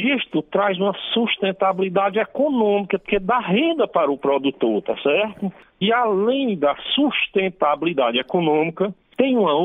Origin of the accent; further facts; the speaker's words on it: Northeast Region, Brazil; E eu sou uma pessoa preocupada com o nosso ambiente, com o meu Nordeste, porque eu sou nordestino.